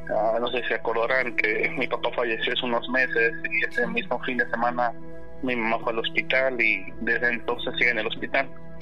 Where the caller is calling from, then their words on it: Atlanta, Georgia, United States; En Atlanta, Georgia.